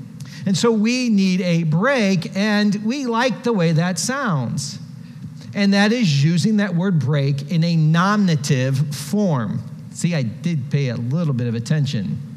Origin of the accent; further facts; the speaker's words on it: Ohio, United States; We flew into Chicago. I'm from Ohio, right? So everybody from Ohio for Navy boot camp goes to Great Lakes.